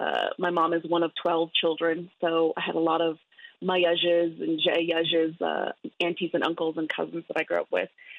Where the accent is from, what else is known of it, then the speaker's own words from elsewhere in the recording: Lupton, Arizona, United States; So I grew up on the Navajo Nation in a little community known as Tessa'ane or Lupton, Arizona. It's right on the New Mexico-Arizona border